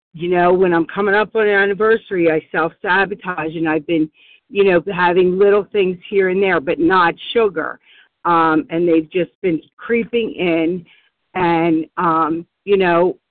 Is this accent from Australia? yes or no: no; Warminster, Pennsylvania, United States; I'm from Warminster, Pennsylvania.